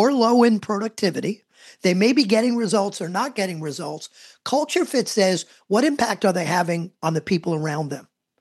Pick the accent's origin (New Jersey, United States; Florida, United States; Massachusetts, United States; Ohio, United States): New Jersey, United States; We could say asshole if it sounds better. We're from New Jersey. We can say that.